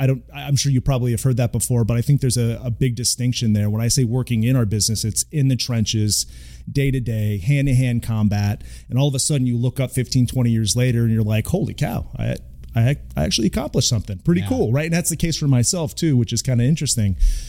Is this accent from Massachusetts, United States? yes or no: yes; Massachusetts, United States; growing up in Massachusetts, and especially being an 80s kid, you know, I was an 80s kid.